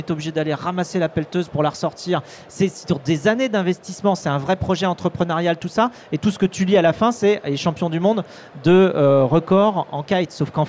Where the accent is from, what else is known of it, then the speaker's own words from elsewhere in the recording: Pays de la Loire, France; je suis vendéen, tu vois, j'ai grandi en Vendée entre des vaches et des moutons.